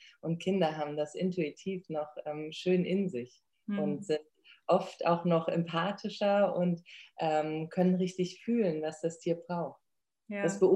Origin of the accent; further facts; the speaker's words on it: Bad Vilbel, Hesse, Germany; Ich bin in Bad Vilbel groß geworden und da gab es den, oder gibt es immer noch den Dottenfelder Hof